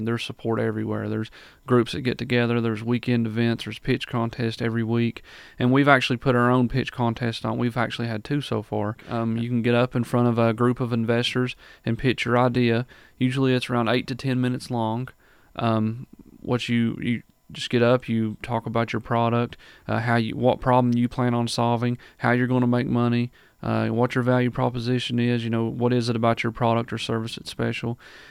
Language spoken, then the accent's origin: English; Pikeville, Kentucky, United States; from originally born and raised in Pikeville, Kentucky.